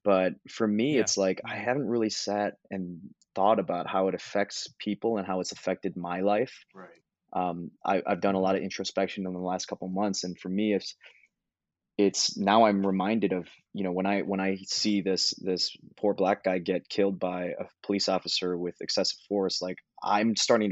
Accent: Minnesota, United States; I grew up in Minnesota.

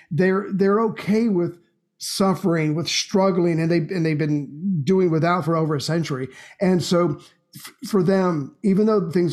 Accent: United States; I'm Native American, so we don't count.

